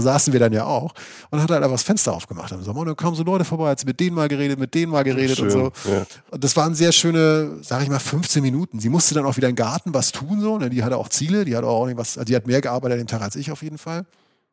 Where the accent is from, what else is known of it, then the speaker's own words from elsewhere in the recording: Germany; bin hier, komm aus Deutschland, guck mir so ein bisschen den Stadtteil an.